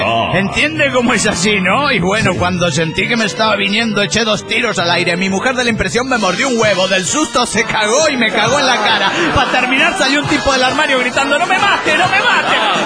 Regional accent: Bilbao, Basque Country, Spain; de Bilbao, en el Euskadi.

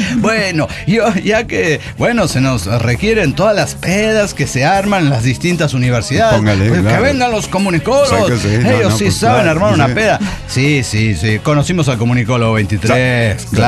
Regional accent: Mexico; moved away as an adult; Salí de México por motivos de trabajo.

